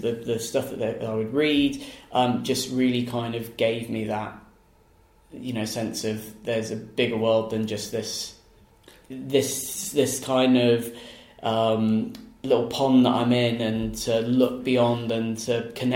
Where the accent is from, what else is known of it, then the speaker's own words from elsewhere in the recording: Hong Kong; also born or lived in Manhattan, United States; No, so I grew up in Hong Kong. I was actually born in the States.